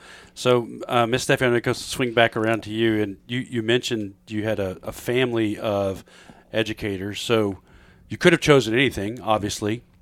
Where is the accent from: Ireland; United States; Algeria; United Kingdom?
Ireland; I was actually practicing because I'm Irish and we have a hard time with Irish.